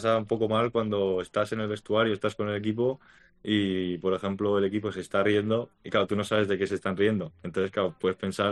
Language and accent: Spanish; Zaragoza, Aragon, Spain; soy un chico de Zaragoza que empezó desde muy pequeño haciendo todo tipo de deportes